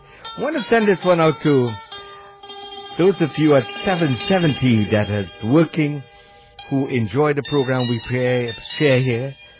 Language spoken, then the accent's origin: English; India; Yes, I am brown and very proud. Yes, I'm Indian. Yes, I love my music. I love my culture.